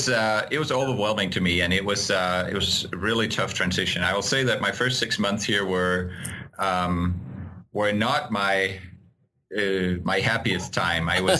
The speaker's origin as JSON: {"language": "English", "town": "Aarhus", "region": "Central Denmark Region", "country": "Denmark", "tie": "born or raised there", "said": "There was a conference in my hometown in Aarhus in Denmark"}